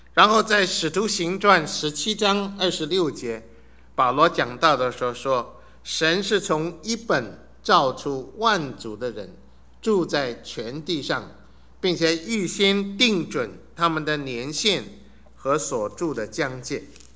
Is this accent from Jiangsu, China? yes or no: yes; Suzhou, Jiangsu, China; 我今天跟人家讲我是苏州人